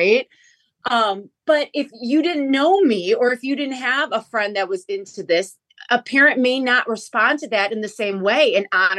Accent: Illinois, United States; So growing up, we're from the Chicagoland area.

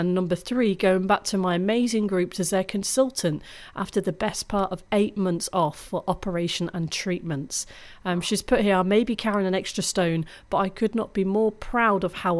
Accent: United Kingdom; No, I think that's as British people, perhaps.

